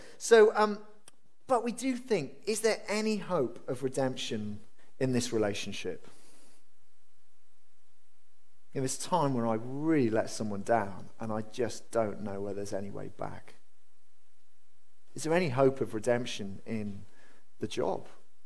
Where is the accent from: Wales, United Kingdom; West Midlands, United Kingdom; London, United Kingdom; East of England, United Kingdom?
Wales, United Kingdom; if you're English, I know a lot of us aren't English, I'm Welsh, and so I'm rejoicing for you